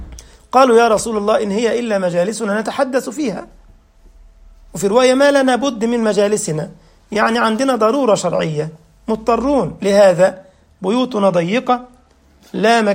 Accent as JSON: {"language": "Arabic", "country": "Egypt", "lives_now": "Germany", "said": "انا من مصر، يعرفني منين؟"}